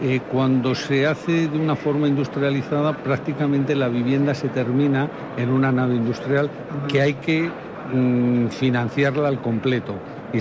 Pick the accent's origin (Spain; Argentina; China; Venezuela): Spain; Madrid, Community of Madrid; Yo siempre pongo un ejemplo, y soy de Madrid